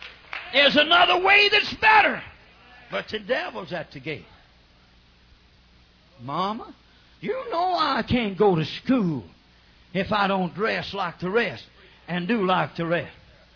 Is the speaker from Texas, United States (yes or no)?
no; Oklahoma, United States; I come from Oklahoma.